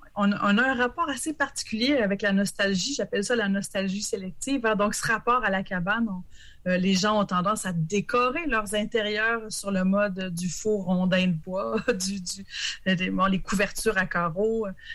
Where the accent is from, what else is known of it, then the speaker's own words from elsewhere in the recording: Le Bic, Quebec, Canada; je viens du Bic. Et quand j'étais ado, et je ne veux pas être nostalgique, mais il y avait cette clairière extraordinaire en plein cœur du village